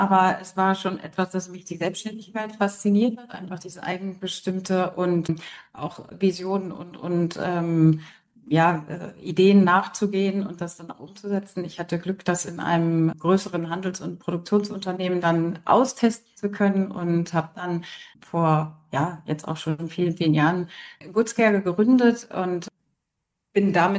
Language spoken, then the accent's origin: German; Northern Germany, Germany; now in Hamburg, Germany; Ich komme aus Norddeutschland, lebe in Hamburg und bin seit 20 Jahren Unternehmerin, fünffache Mutter und glücklich verheiratet. Und zeitlang im Ausland gelebt, aber fühle mich in Deutschland und besonders in Norddeutschland sehr wohl.